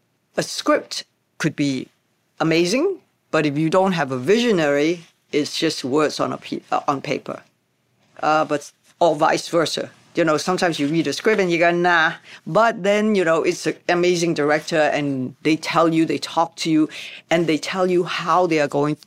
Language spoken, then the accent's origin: English; Hong Kong; we come from Hong Kong.